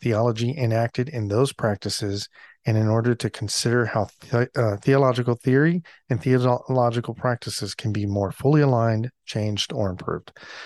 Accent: Alaska, United States; Well, I grew up in Alaska, so by Halloween

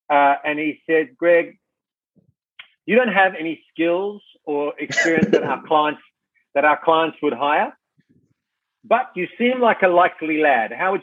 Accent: South Africa; also born or lived in Cape Town; I grew up in South Africa. So, cool. I was born in Cape Town. My dad was an Englishman

